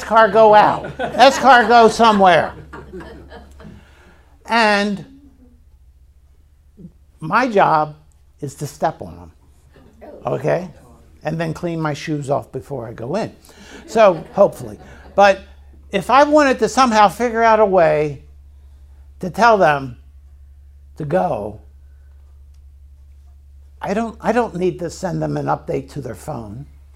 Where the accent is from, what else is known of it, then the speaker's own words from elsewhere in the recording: Baltimore, Maryland, United States; And I personally appreciate that more than most of you, because I'm from Baltimore.